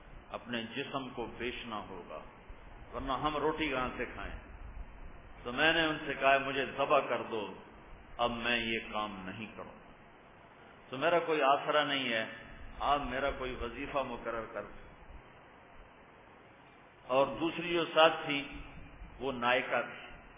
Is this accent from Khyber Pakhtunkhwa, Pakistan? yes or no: no; Multan, Punjab, Pakistan; ایک ملتان جو میرا ضلع ہے, ایک کیروڑ پکا آج کل وہ تحصیل ہے, اور ایک کلمبا جو میرا ٹاؤن ہے اس کے قریب میرا گاؤں